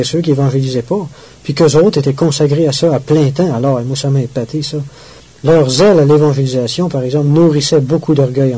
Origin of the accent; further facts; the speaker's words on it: Victoriaville, Quebec, Canada; Tout de suite après, je suis revenu chez moi à Victoriaville.